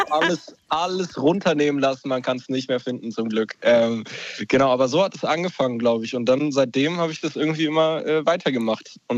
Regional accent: Saxony-Anhalt, Germany; Ich komme ja selber aus Sachsen-Anhalt, also auch aus dem Osten.

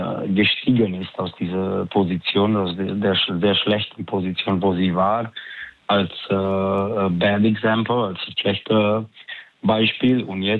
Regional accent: Romania; Also bei uns in Rumänien ist TikTok sehr groß.

